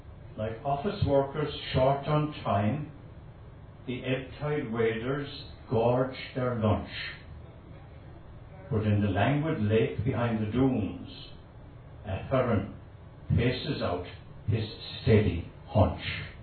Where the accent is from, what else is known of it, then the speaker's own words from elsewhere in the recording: Kinsale, Munster, Ireland; I was brought up in Kinsale. I've always had a great love of the sea, and now I am stuck inland in Dunlanby.